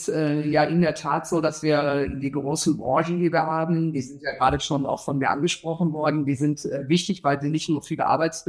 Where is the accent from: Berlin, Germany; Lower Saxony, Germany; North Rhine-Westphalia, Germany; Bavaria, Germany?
North Rhine-Westphalia, Germany; Duisburg; ich komme ja selbst aus Duisburg